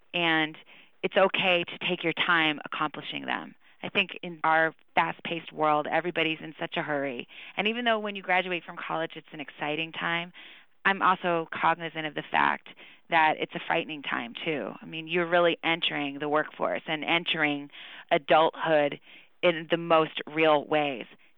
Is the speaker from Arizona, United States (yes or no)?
yes; Tucson, Arizona, United States; So I grew up in Tucson. I wasn't born there, but we moved to Tucson when I was about 3 years old. So Tucson is my home.